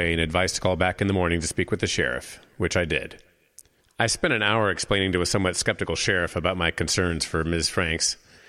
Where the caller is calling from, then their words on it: Minnesota, United States; I'm calling from northern Minnesota.